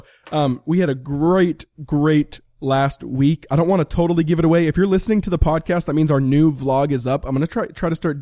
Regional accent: Pacific Northwest, United States; Growing up in the Northwest, we are pretty familiar with it and we love it.

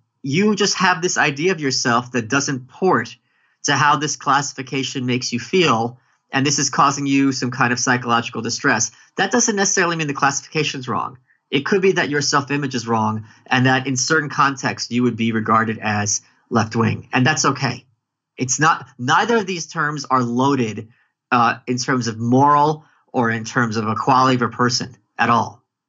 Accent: New York, United States; In certain ones, like being a New Yorker, I would be culturally very, very left-wing.

